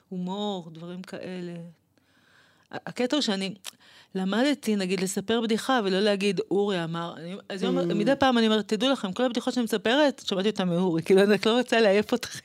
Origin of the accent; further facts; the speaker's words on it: Kiryat Ata, Haifa District, Israel; גדלתי בקריית עתה. אני הבת הקטנה, מארבעה אחים.